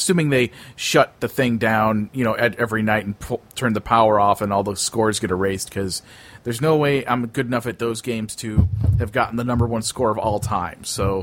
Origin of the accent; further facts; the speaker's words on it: Wisconsin, United States; I love my home state of Wisconsin